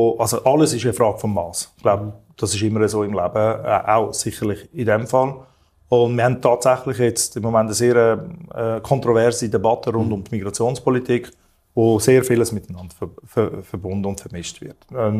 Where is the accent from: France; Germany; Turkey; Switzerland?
Switzerland; Altstätten, St. Gallen; aus unserer Vierzimmerwohnung ausziehen, wo ich aufgewachsen bin in Altstädten